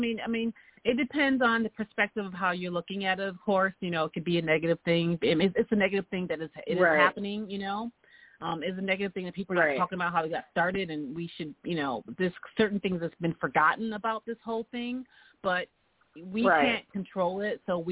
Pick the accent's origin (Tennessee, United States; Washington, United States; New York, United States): New York, United States; now in Los Angeles, United States; I'm a New Yorker living in Los Angeles, as you would say.